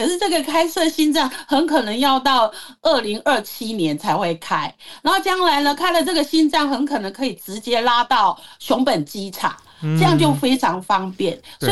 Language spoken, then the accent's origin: Chinese; Qingshui, Taichung, Taiwan; 我的故乡是台中县清水，以前是清水镇啦，现在就改为清水区，就是一个小镇。然后这个小镇呢，就是说它以农业为主，